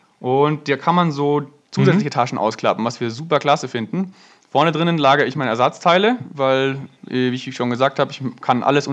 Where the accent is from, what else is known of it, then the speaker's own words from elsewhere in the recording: Landsberg am Lech, Bavaria, Germany; Ich bin aus Bayern, in der Nähe von München aufgewachsen, bei Landsberg am Lech. Bin eigentlich aus Bamberg und aus dem Schwarzwald, also breit verteilt, Familie über ganz Deutschland.